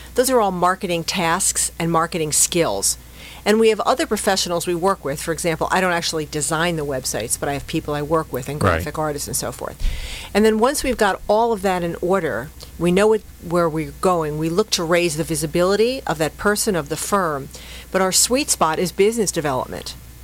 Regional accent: Irvine, California, United States; And when I was 47, they opened a rink in Irvine, in my hometown, and I started skating again as a lark

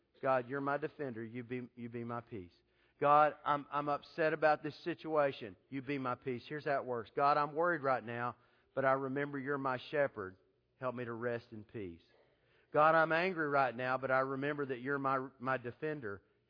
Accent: Texas, United States; I'm from Texas. The road stays the same name the whole way.

